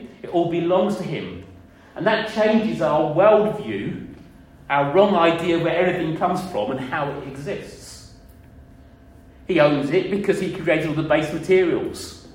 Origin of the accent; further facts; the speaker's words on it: Maidstone, South East England, United Kingdom; So when I was growing up in the Assemblies of God Church in Maidstone